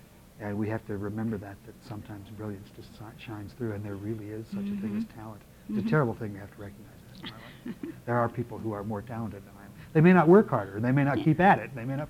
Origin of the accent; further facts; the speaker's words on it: Canada; now in United States; I'm still a Canadian citizen. I've never actually gone through the changes.